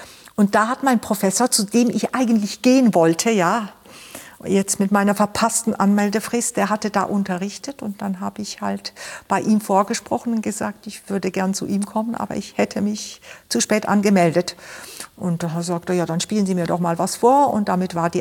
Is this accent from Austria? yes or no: no; Switzerland; born there; meine Eltern sind beide aus Ungarn gekommen, in 56. Ich bin zwar schon in der Schweiz geboren, aber ich habe natürlich ungarische Wurzeln. Mhm. Und ich habe auch einen Großteil meiner Ausbildung dann wieder in Ungarn gemacht, an der Franz Liszt Musikakademie. Ich spreche auch Ungarisch